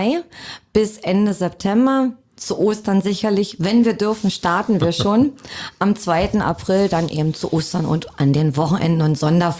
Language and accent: German; Werben, Brandenburg, Germany; also born or lived in Cottbus; Ich selber bin gebürtige Cottbusserin. Und mein Elternhaus ist in Werben, Spreewald.